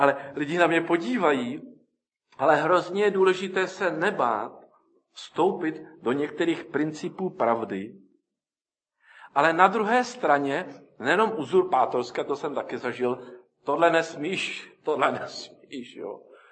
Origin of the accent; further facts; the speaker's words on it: Zlín, Zlín Region, Czechia; born there; Já se narodil ve Zlíně, už říct se vší úctou, já jsem Moravan, moje rodiče, původem z Brna rodáci.